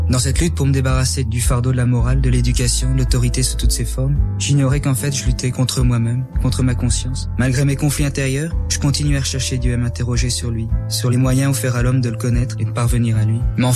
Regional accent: Belgium; also born or lived in Luin, France; je suis né à Luin, près de la frontière belge. Puis mes parents ont déménagé en Belgique.

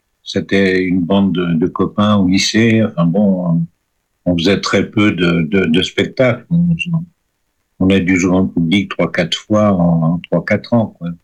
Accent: Paris, Île-de-France, France; born there; Donc moi je suis français, effectivement, je suis né à Paris, de parents nés à Paris, et de grands-parents nés un petit peu partout ailleurs.

